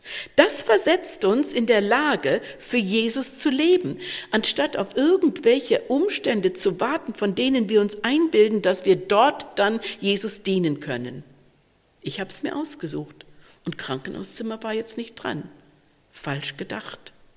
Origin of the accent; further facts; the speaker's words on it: Canada; Ein Sänger aus meinem Heimatland … der hat mal geschrieben und gesungen